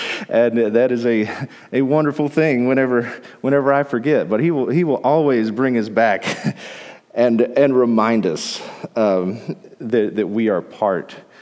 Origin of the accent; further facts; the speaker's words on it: Texas, United States; Now, you know, we're from Texas, and I have a little bit of an example here. You know, Texans are proud people.